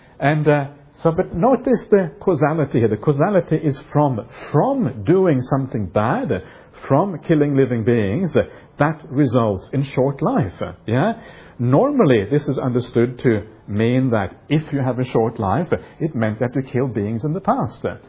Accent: Norway; also born or lived in England / France / Germany; now in Australia; I grew up in Norway partly. I also grew up in England, I grew up in France, I grew up in Germany, now I live in Australia.

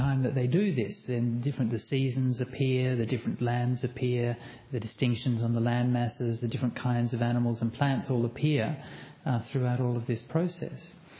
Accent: Australia; So there are many things about being Australian that I'm very proud of.

